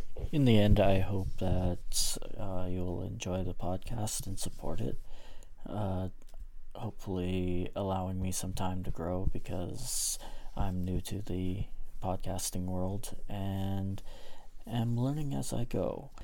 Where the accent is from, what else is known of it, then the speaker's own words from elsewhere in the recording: Alberta, Canada; I am the host. I grew up in Northern Alberta